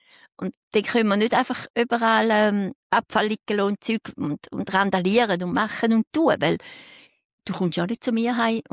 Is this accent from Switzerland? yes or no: yes; St. Gallen, Switzerland; ich bin eigentlich in der Stadt aufgewachsen, in St. Gallen.